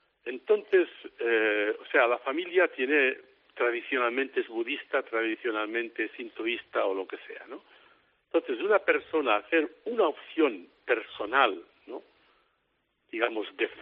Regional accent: Lleida, Catalonia, Spain; also born or lived in Japan; luego me ordené sacerdote en mi parroquia, en mi ciudad natal de Lleida

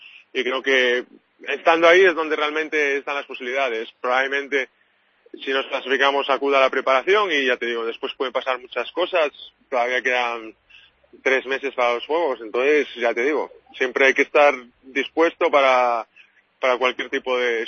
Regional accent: Cangas, Galicia, Spain; poder representar a Galicia como un deportista olímpico, a mi pueblo también, a Cangas

